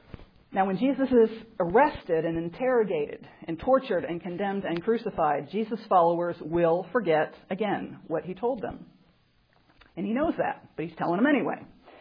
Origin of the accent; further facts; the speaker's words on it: Pennsylvania, United States; I grew up in Pennsylvania on a farm